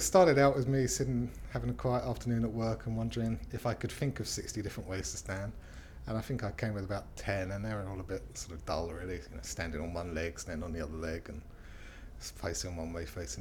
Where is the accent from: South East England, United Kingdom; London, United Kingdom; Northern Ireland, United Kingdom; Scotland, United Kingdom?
South East England, United Kingdom; Slough; I'm 47 and I come from Slough in Berkshire.